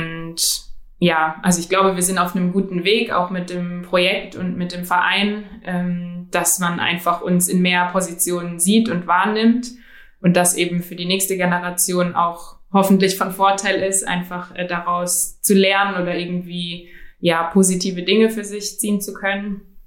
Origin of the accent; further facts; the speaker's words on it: Mannheim, Baden-Württemberg, Germany; Und als ich aufgewachsen bin in Mannheim, was schon auch sehr divers ist, aber wo auch schwarze Menschen eher unterrepräsentiert waren